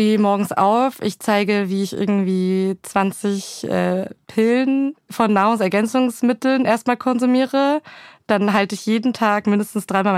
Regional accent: Pegnitz, Bavaria, Germany; es ist eine sehr kleine Stadt. Ich hoffe, die Leute sind da jetzt nicht diskriminiert, aber es ist eine Stadt, die heißt Pegnitz.

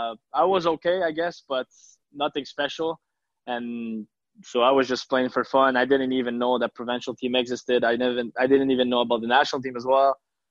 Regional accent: Le Gardeur, Quebec, Canada; Yeah, it's a little town, you know, 20 minutes away from Montreal. Really quiet place.

